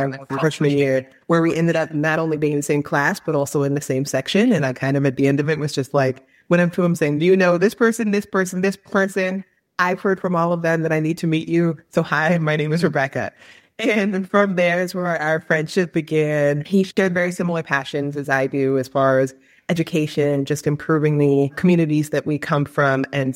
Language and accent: English; Sacramento, California, United States; now in Seattle, United States; Yeah, so I'm originally from Sacramento and then basically decided that I wanted to be kind of a different part of the West Coast